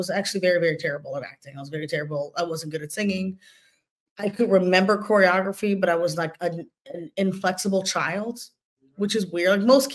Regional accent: Baltimore, Maryland, United States; I'm from Baltimore, Maryland, to answer your question.

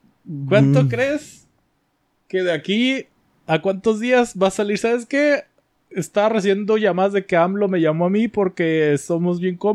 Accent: Mexico; espérate, soy mexicano y todo. Los mexicanos somos un poco más lentos en tecnología en general

